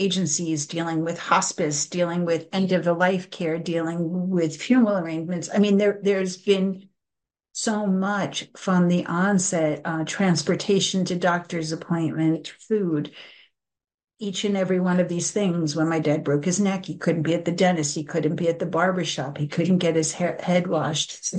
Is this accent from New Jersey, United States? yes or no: yes; Margate, New Jersey, United States; I grew up in Margate, New Jersey, which is right by Atlantic City.